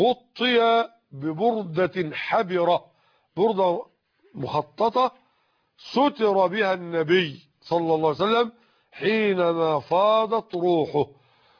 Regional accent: Egypt; طبعا غرام الذهب النهارده عندنا في مصر بحوالي 170 جنيه على وجه التقريب

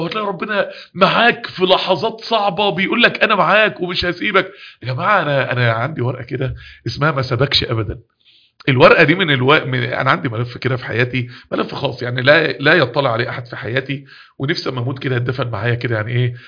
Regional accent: Mansoura, Dakahlia, Egypt; احنا عندنا في المنصورة

